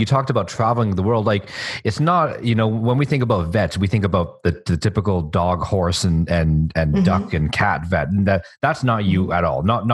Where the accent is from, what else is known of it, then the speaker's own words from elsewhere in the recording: Canada; born there; As a Canadian born citizen, you know, it's interesting because you experience a lot of stereotyping